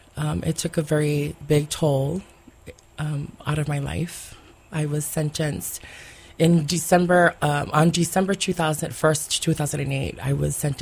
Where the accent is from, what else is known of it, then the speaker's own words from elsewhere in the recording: Hilo, Hawaii, United States; I grew up, my family is originally from here, from the east side of Hawaii, and I grew up in Hilo, Hawaii.